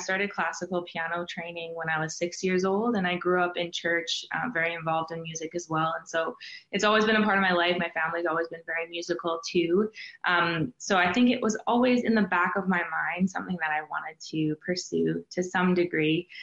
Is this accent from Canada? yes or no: yes; Vancouver, British Columbia, Canada; also born or lived in Ontario; now in Los Angeles, United States; I'm in Los Angeles, but I'm originally from Vancouver, Canada.